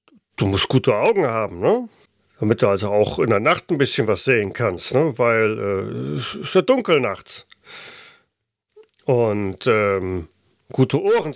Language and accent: German; Dornheim, Hesse, Germany; Aus Dornheim. Ich bin hier geboren. So wie mein Vater auch und meine Mutter.